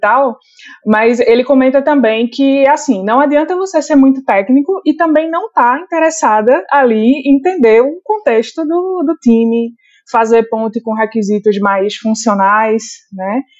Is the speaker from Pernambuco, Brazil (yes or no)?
yes; Recife, Pernambuco, Brazil; Opa, minha gente, eu sou recifense, engenheira química de formação.